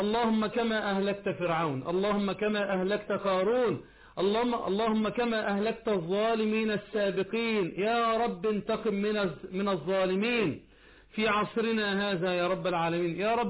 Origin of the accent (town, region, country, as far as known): Egypt